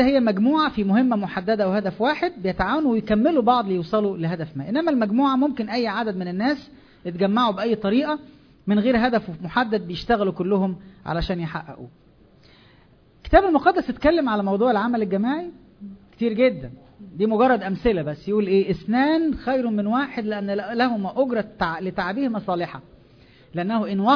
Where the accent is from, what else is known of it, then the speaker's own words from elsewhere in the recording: Egypt; التنشئة بتاعتنا كمصريين عندنا مشكلة في الحتة دي